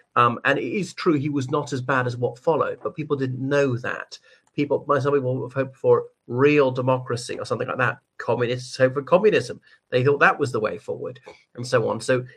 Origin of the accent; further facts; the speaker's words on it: Ireland; o everyone … from Ireland.